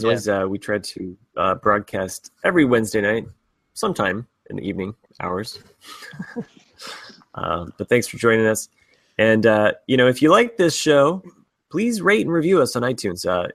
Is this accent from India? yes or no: no; Ohio, United States; I grew up in Ohio, and so I loved both teams.